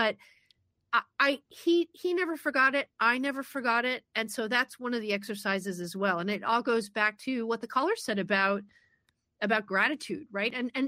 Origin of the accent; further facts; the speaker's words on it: Cleveland, Ohio, United States; when I was growing up in Cleveland